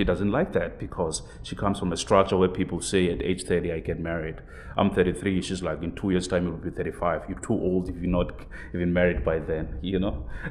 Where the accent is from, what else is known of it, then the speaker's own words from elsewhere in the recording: Port Elizabeth, Eastern Cape, South Africa; And I come from Port Elizabeth on the east coast of South Africa